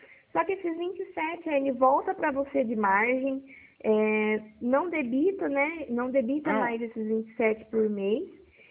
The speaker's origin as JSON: {"language": "Portuguese", "town": "Pirassununga", "region": "São Paulo", "country": "Brazil", "said": "eu também sou da cidade de Pirassununga."}